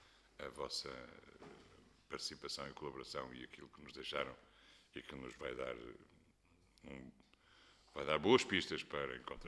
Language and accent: Portuguese; Norte, Portugal; eu que sou do Norte, e que venho e vou todos os fins de semana para lá